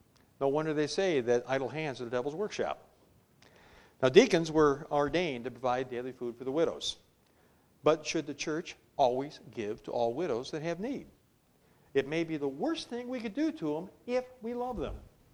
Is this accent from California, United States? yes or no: no; Detroit, Michigan, United States; I'm from Detroit. In Detroit, they support all unmarried women.